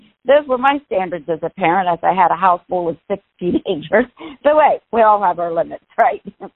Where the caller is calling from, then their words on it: Alabama, United States; I am calling in from Alabama this morning. So it is 7 a.m. here this morning.